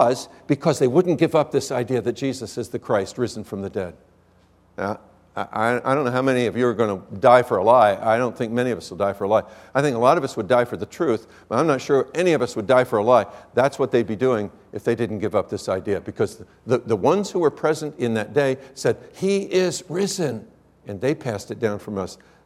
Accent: Washingtonville, New York, United States; I grew up in Washingtonville, New York, a little town about the size of what Jerusalem probably was at that time. We knew everybody's business.

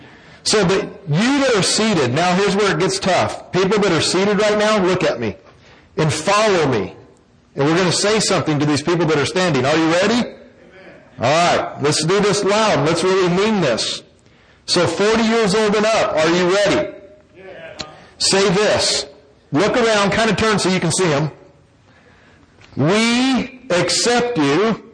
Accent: Arizona, United States; Now, I'm not from Texas, but in Arizona, they teach us how to add.

